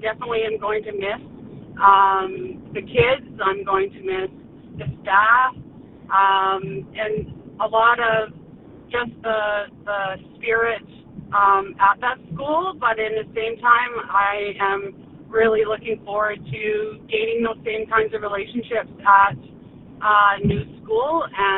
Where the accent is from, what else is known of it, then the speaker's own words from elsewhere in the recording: Peace River, Alberta, Canada; I was born and raised in Peace River and graduated from Glen Mary.